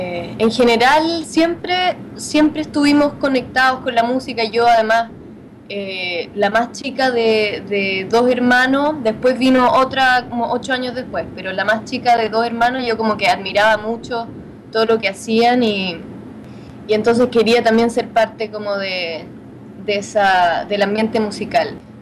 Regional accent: Santiago, Santiago Metropolitan Region, Chile; born there; Yo nací en Santiago, mi familia, un ambiente súper musical.

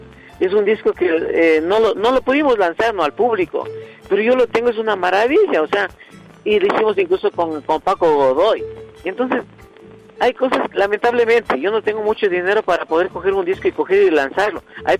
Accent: Ecuador; Y por favor, como un ecuatoriano, yo a ustedes les agradezco muchísimo.

